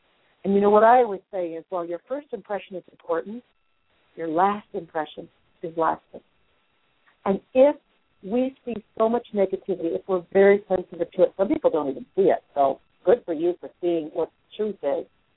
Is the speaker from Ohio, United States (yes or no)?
yes; Norwalk, Ohio, United States; I'm a Buckeye.